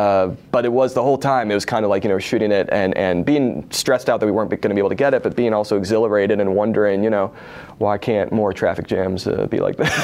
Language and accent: English; East Coast, United States; I grew up on the East Coast and I had this perception in my mind of LA as this, kind of horrible, unlivable place.